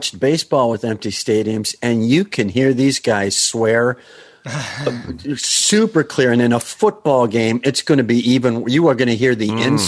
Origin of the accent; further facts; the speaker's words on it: Wisconsin, United States; I'm from Wisconsin